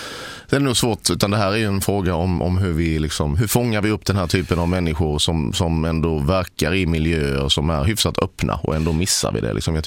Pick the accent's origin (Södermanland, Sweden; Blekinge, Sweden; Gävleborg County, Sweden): Blekinge, Sweden; Sölvesborg; på stadsbiblioteket hemma i Sölvesborg